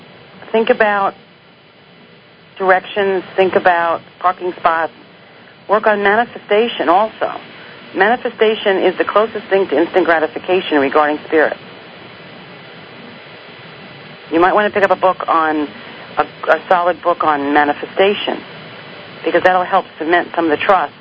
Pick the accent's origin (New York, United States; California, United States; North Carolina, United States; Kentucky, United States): New York, United States; Brooklyn; I'm a little prejudiced. I'm Italian from Brooklyn. You know, we're all touchy-feely